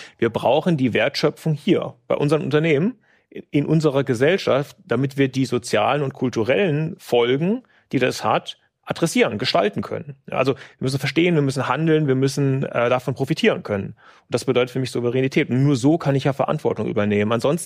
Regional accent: Berlin, Germany; born there; ich bin ja sogar in Berlin geboren.

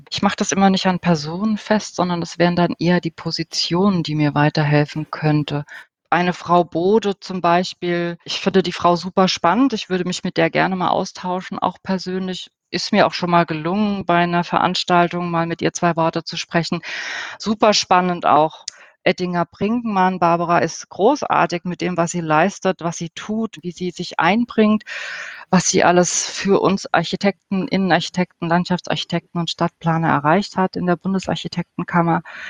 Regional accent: Germany; dass wenn man sagt, ich komme aus Deutschland, dann kommt vielleicht noch Adolf Hitler, interessanterweise.

